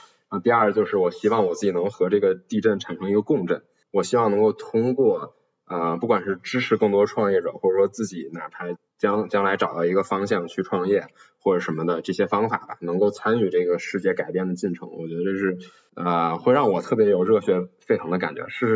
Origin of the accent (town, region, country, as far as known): China